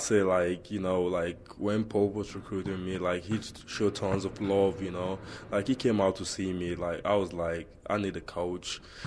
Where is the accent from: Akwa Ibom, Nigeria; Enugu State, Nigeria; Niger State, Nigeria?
Niger State, Nigeria; Minna; now in United States; So the main stopping point is Mina, Nigeria, my hometown.